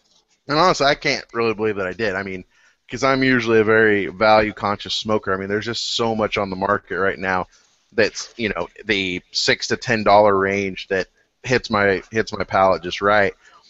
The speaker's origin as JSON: {"language": "English", "region": "Missouri", "country": "United States", "said": "And because my favorite president in the state, I'm originally from Missouri."}